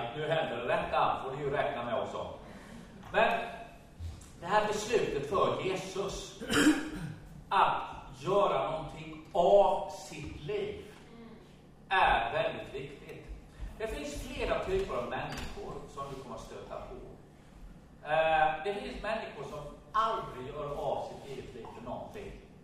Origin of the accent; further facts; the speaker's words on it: Jönköping, Jönköping County, Sweden; Jag är född i Jönköpings största loserfamilj.